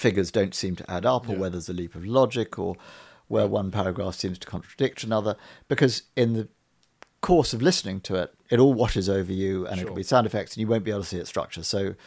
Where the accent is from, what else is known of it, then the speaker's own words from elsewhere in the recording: Texas, United States; also born or lived in Connecticut; a Texan, but my mother just happened to give birth to me in Connecticut, but really spiritually I'm from Texas.